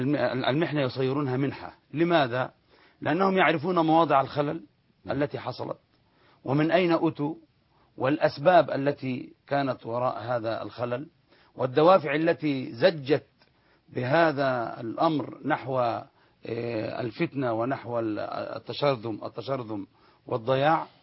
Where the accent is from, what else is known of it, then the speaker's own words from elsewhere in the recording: Egypt; كما يقال عندنا في مصر